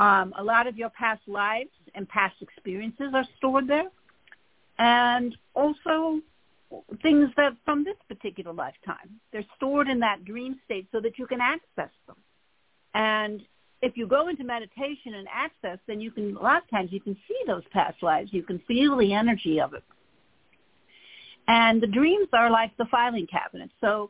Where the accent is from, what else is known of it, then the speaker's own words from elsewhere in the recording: Michigan, United States; I grew up in Michigan. It was always 100 degrees in August with 100% humidity.